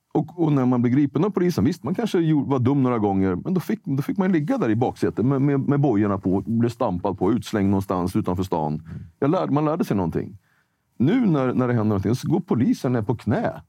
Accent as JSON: {"language": "Swedish", "country": "Sweden", "tie": "born there", "said": "Men jag är född i Sverige, men jag har ett annan färg."}